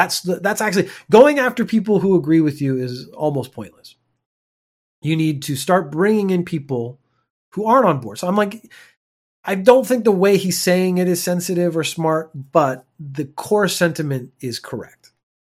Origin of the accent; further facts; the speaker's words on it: Canada; I'm a Canadian. I mean, we're open, happy people.